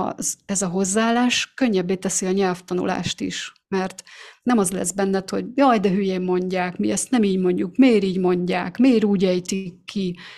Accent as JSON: {"language": "Hungarian", "country": "Hungary", "said": "ezt Magyarországon nem így szoktuk, ott békén hagynak."}